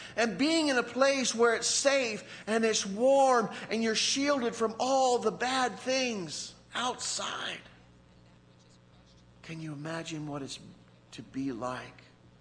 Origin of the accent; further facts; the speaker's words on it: Florida, United States; I was raised in the Tampa Bay area. And not only was I raised there, but my parents were raised there. My grandparents, my great-grandparents, my great-great-grandparents. About six generations going back